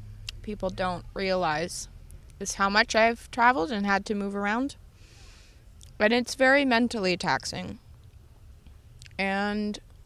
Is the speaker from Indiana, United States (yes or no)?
no; Tennessee, United States; now in London, United Kingdom; I'm 23 years old, born and raised in Tennessee. I've traveled a lot. I've lived in quite a few different interesting places. I live in London now.